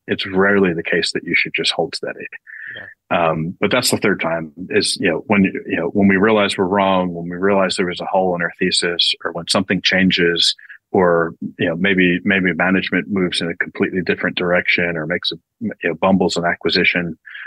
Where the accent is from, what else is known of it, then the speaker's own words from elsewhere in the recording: New Jersey, United States; So I grew up in the Northeast. You know, why some Italian kid from New Jersey was a good fit for this